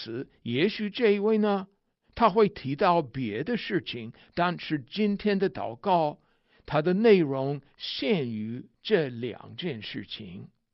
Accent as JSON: {"language": "Chinese", "country": "United States", "said": "我们美国人也吃米，也吃面包，也吃面条，也吃玉米，也吃马铃薯"}